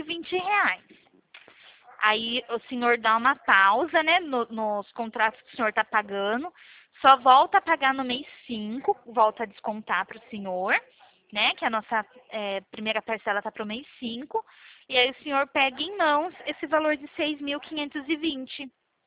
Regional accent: São Paulo, Brazil; Eu sou aqui de São Paulo.

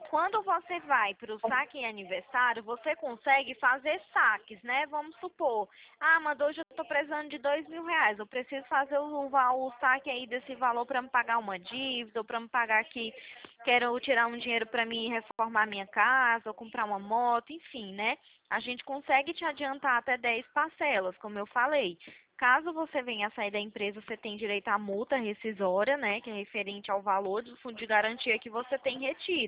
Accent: Ceará, Brazil; Sou cearense também, morei um tempinho aí em Fortaleza.

